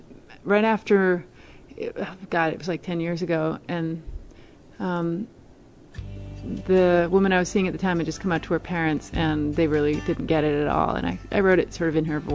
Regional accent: Maine, United States; I actually loved growing up in Maine up until I was a teenager, because it was really beautiful. We lived by the ocean.

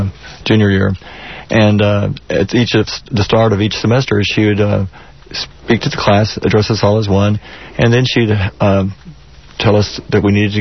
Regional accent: Pasadena, Texas, United States; also born or lived in Houston; I was born in Houston at the, mm-hmm, old Herman Hospital, but I was brought to our home in Pasadena when Pasadena was still mostly open prairies before suburban developments were there.

